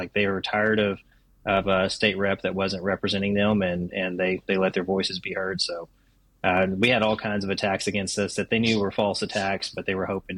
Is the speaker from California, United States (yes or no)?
no; Brady, Texas, United States; Raised in Brady, and with the exception of military and college, Brady's been my hometown my whole life.